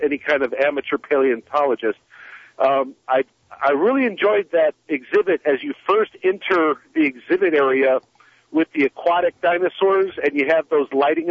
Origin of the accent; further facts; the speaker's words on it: Chicago, Illinois, United States; including I've been to the Museum of Natural History in Chicago because I grew up in Chicago